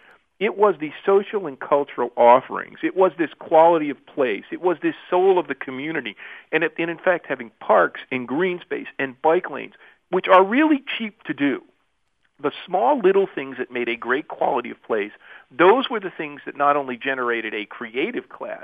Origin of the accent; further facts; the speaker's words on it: Newark, New Jersey, United States; born there; I'm 54. So, and I was born in Newark, New Jersey